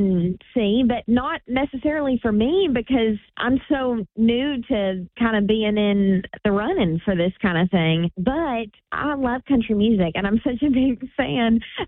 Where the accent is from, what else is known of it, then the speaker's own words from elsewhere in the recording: Tennessee, United States; I grew up in East Tennessee, and so my music has a little touch of Appalachian to it